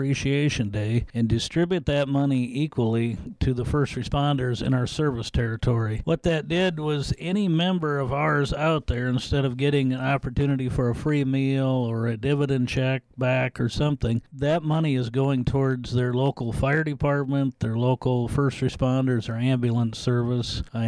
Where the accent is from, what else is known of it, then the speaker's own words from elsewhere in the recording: Thompson, Iowa, United States; I grew up in Thompson, Iowa.